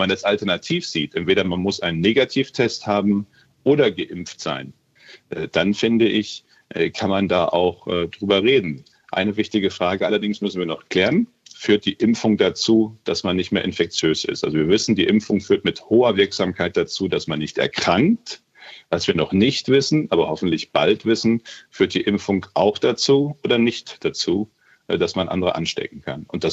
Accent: North Rhine-Westphalia, Germany; Um wieder meine Heimat, das Münsterland, zu nehmen.

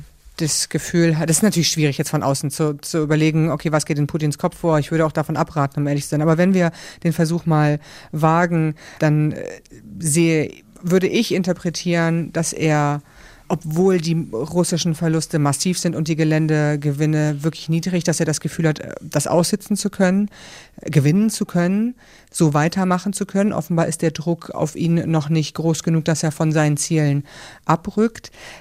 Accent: Ukraine; es geht um uns als Ukrainer, um unsere Geschichte, um unsere Identität, um unsere Kultur.

